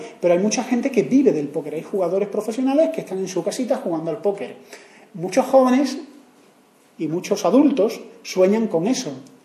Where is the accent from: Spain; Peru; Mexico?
Spain; Andalusia; Soy andaluz, pero esto es así, ¿eh?